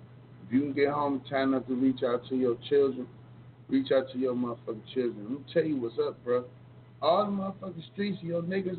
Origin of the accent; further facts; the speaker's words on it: Cleveland, Ohio, United States; but we do not use spaces in Hood Talk Radio, and we're from Cleveland.